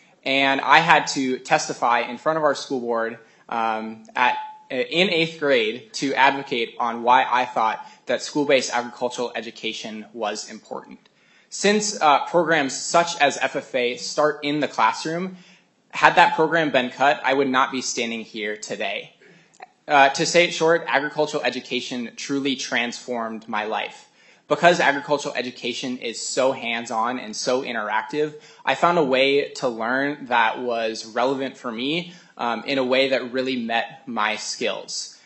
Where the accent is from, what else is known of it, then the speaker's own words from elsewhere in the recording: Minnesota, United States; I came from a more suburban background growing up in Hennepin County, and I didn't really see agriculture as a fit for me.